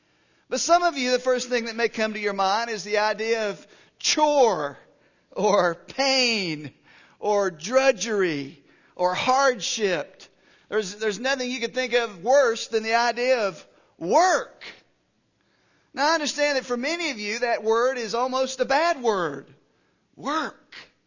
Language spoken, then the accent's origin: English; Tennessee, United States; For me today, it's a very negative idea because I'm from Tennessee, and we lost yesterday.